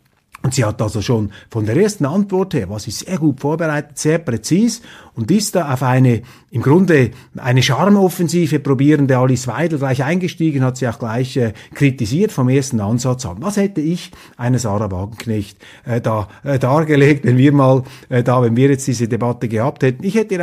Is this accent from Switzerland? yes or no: yes; Switzerland; Da sage ich als Schweizer, als Demokratie-Sachverständiger und unbedingter Demokratiebefürworter